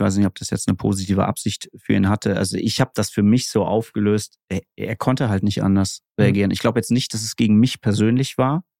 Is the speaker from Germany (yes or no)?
yes; Martinsthal, Hesse, Germany; now in Kassel, Germany; ich wohne ja mittlerweile wieder in Kassel. Ich bin im Martinstal aufgewachsen, ist so ein kleines, ich weiß gar nicht, 100 Einwohner, 1000 Einwohner, irgendwie ganz klein in Weinbergen, total süß.